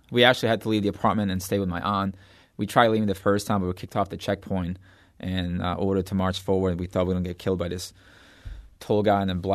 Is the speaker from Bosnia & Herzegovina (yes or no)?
yes; Brčko, Brčko District, Bosnia & Herzegovina; English is a second language; now in St. Louis, United States; at the entrance to my hometown in Brčko, as you're crossing over Croatian border into Bosnia, there's a huge sign that says, welcome to Brčko, Bosnia, brotherly city of St. Louis.